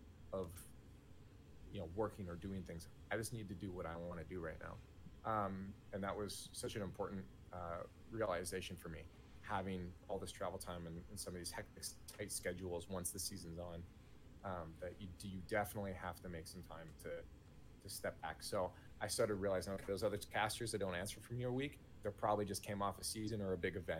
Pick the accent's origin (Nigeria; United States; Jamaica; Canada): Canada; So I had that big issue because I'm Canadian.